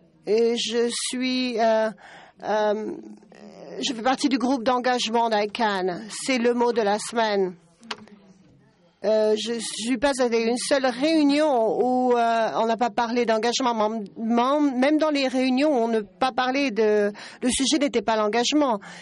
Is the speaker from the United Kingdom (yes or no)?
yes; England, United Kingdom; French is a second language; Moi, comme vous voyez, comme vous l'entendez, je viens d'Angleterre, du Royaume-Uni.